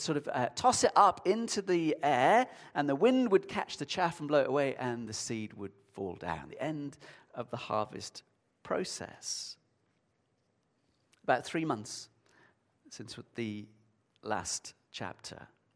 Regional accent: Sheffield, Yorkshire and the Humber, United Kingdom; maybe it's because I'm a city boy at heart, growing up in Sheffield.

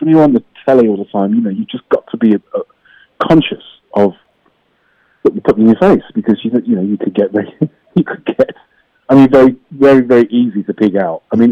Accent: England, United Kingdom; now in Canada; I come from England

